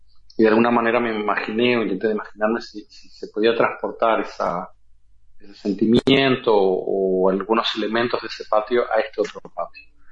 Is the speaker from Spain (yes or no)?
no; Uruguay; el hecho de que soy de Uruguay, una cosa que creo que a todos los artistas en Uruguay le pasa